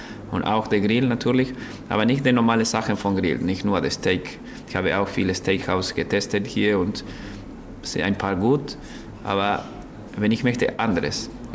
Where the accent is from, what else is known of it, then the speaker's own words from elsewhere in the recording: Argentina; German is a second language; now in Berlin, Germany; Ich bin Argentinier, aber ich glaube, das südamerikanische Essen ist wirklich interessant.